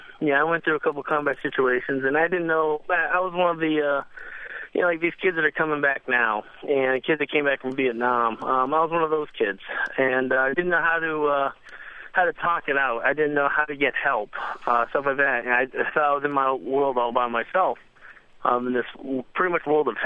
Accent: Northeast, United States; I'm from the Northeast.

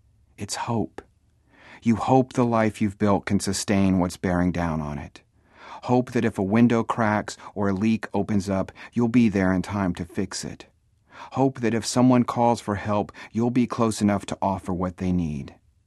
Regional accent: Texas, United States; When I was growing up in South Texas, my parents threw hurricane parties whenever a storm came ashore.

